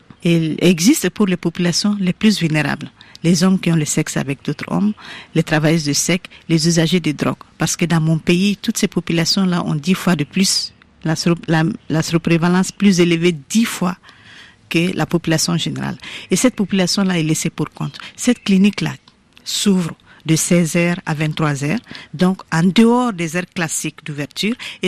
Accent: Mali; Je suis africaine, je suis malienne

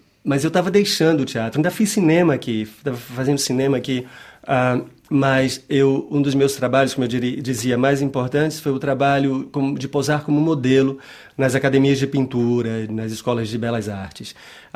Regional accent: Salvador, Bahia, Brazil; uma escola que minha mãe começou em Salvador, em Piripiri, no subúrbio de Piripiri, de onde eu venho

